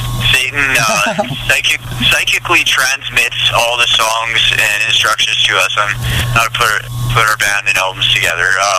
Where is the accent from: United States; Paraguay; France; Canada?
Canada; Yeah, we're from Canada. We're based out of Winnipeg.